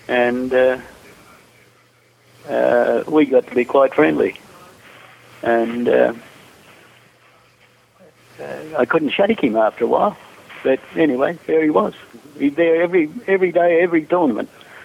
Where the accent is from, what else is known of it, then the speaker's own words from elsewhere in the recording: Australia; Yeah, well, I did this to him, and I didn't know it, being an Australian.